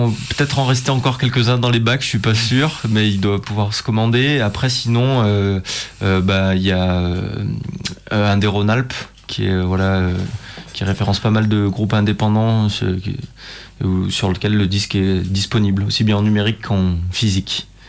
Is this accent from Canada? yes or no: no; Saint-Étienne, Auvergne-Rhône-Alpes, France; parce qu'on est stéphanois, faut le dire.